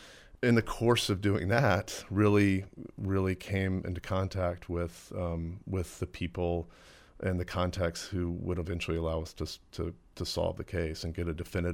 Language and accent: English; Birmingham, Alabama, United States; so I live in Birmingham. I'm from Birmingham.